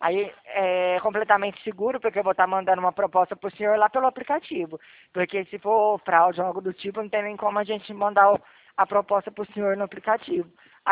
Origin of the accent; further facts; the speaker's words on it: Ribeirão Preto, São Paulo, Brazil; Eu sou de Ribeirão